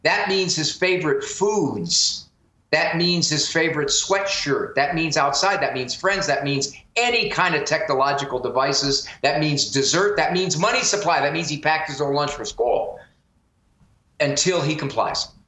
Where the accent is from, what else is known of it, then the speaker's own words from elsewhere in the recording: Canton, Ohio, United States; That's my hometown.